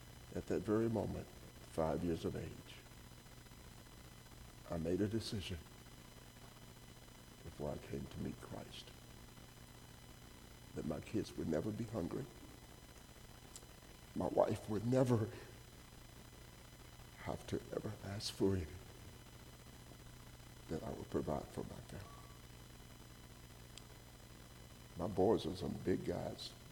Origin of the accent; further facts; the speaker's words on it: Mississippi, United States; I'm from Mississippi.